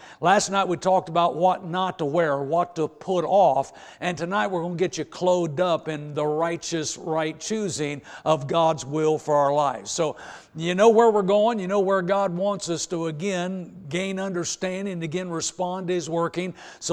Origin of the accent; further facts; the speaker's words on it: Indiana, United States; I'm a hick from Indiana.